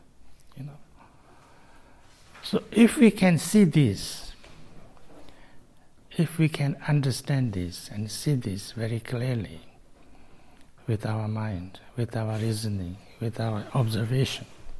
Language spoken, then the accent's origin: English; Tibet, China; And my people, you know, I come from Tibet. I come from a calm region of Tibet, eastern. People there are called warriors, you know. The Kampas are supposed to be warriors.